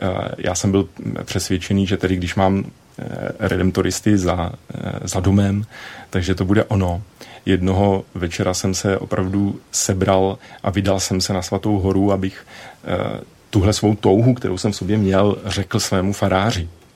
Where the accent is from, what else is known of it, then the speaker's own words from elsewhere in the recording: Příbram, Central Bohemian Region, Czechia; já jsem s Příbrami ze Svatý hory, takže to se nabízalo sám o sobě